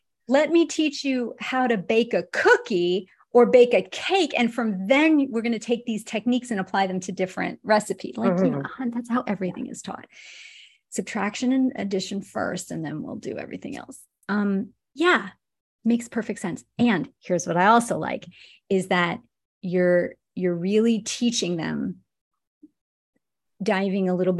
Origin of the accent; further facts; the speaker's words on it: Australia; as an Australian, I think that would be an amazing 6 week experience